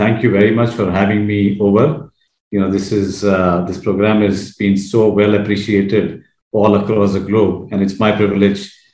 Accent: India; But I was born in India. I was raised out here in India, did my education in India.

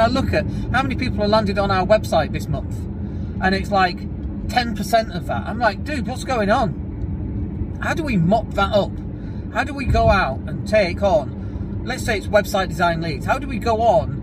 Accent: Leeds, Yorkshire and the Humber, United Kingdom; And I use Leeds because that's my hometown.

